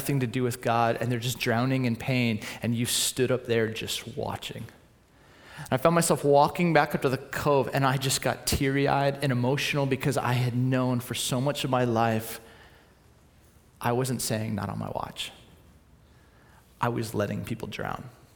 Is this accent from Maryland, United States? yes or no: no; California, United States; my friends growing up in Southern California who were lifeguards